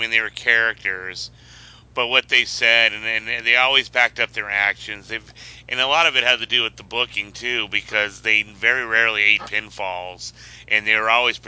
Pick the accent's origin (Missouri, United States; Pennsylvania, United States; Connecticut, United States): Missouri, United States; St. Louis; especially in St. Louis, because I grew up on St. Louis wrestling